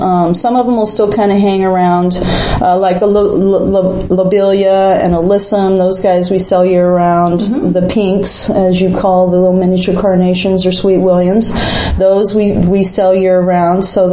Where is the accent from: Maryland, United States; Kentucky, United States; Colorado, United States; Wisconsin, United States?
Colorado, United States; I grew up in Colorado, so my mom gave me my own little garden area